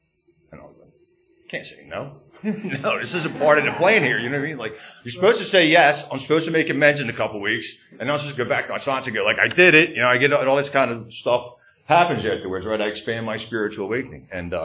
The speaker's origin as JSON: {"language": "English", "town": "Philadelphia", "region": "Pennsylvania", "country": "United States", "tie": "born or raised there", "said": "So I grew up in Northeast Philly, and I grew up at Lake Grant and Boulevard. Irish Catholic, normal Irish Catholic alcoholic family."}